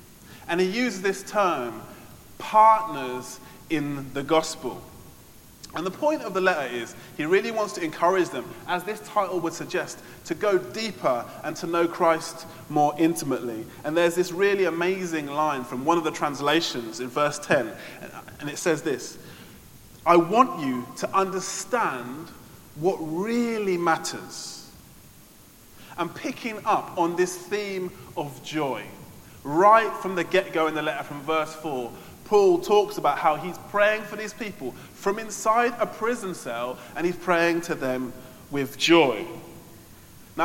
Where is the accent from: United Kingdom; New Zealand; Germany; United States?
United Kingdom; England; Normally I'm a Brit. When it comes to football, I'm a Brit. I'm English.